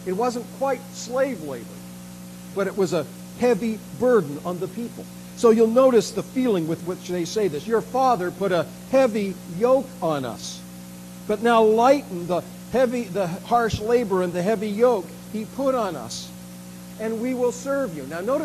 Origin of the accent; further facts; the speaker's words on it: Western Canada, Canada; growing up in Canada, there was always the feeling that the East was taking advantage of us and the West.